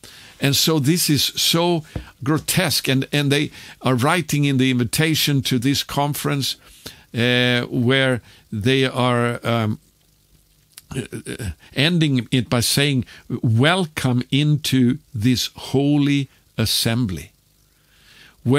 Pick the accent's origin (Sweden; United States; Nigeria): Sweden; English is a second language; especially in my home country of Sweden